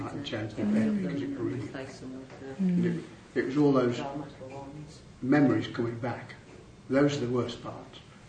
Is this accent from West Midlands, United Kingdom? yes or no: no; Scotland, United Kingdom; No. I'm from Scotland.